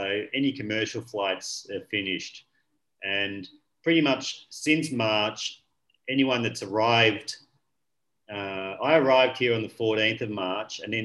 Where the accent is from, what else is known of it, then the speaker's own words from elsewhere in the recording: Australia; So I was working in Ireland at the time. I'm from Australia.